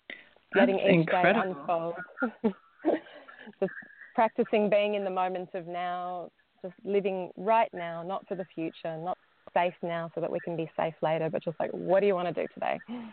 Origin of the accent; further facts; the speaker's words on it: Sydney, New South Wales, Australia; Well, I grew up in Sydney.